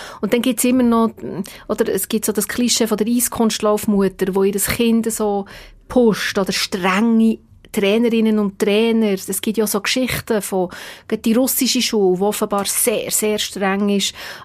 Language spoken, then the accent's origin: German; Switzerland; als Schweizerin